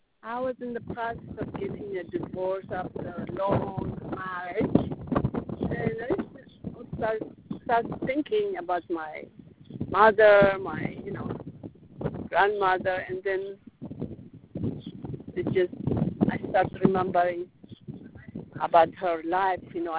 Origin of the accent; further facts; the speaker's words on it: Ethiopia; moved away; Okay, I'm from Ethiopia. Do you know where that is?